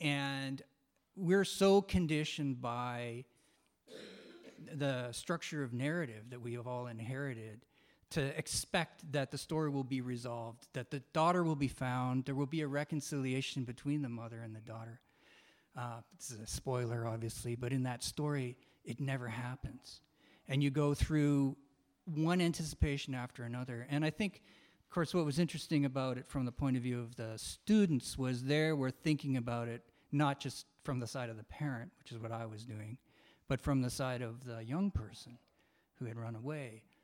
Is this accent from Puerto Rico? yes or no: no; Canada; as a Canadian